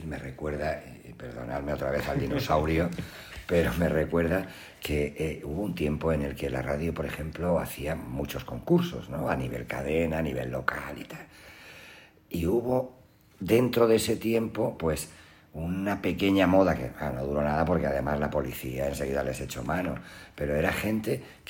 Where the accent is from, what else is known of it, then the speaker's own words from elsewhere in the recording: Alicante, Valencian Community, Spain; Pero cuando yo era pequeño, yo soy de Alicante